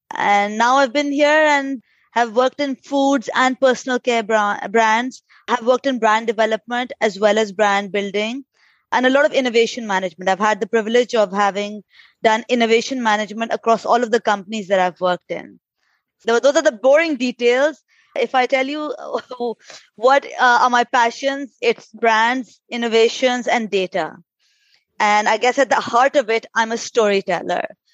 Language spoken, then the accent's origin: English; Pakistan; I'm from Pakistan. I started my career with Unilever Pakistan.